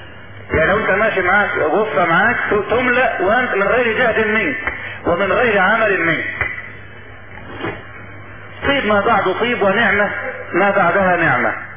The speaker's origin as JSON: {"language": "Arabic", "country": "Egypt", "said": "لان بلاد السيل عندنا في مصر ما كانت ما كان يعاش فيها ابدا في ايام الفيضانات"}